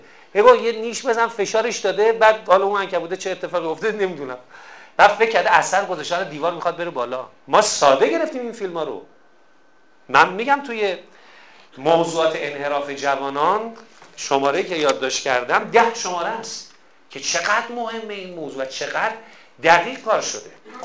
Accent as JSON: {"language": "Persian", "town": "Mashhad", "region": "Razavi Khorasan", "country": "Iran", "said": "اب بچه های خوبه، همین شهر خودمون هم هست، مشهدی"}